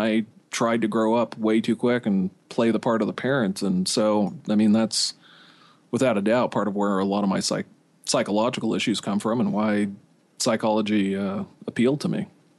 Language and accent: English; Midvale, Utah, United States; my mom decided to go back to school up at the University of Utah and move downtown, and I grew up in Midvale.